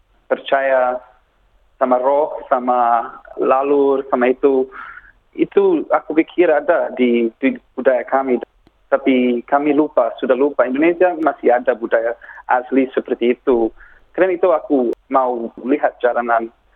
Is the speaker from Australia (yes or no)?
yes; Australia; born there; Indonesian is a second language; Karena aku tinggal di Australia, aku lahir di Australia.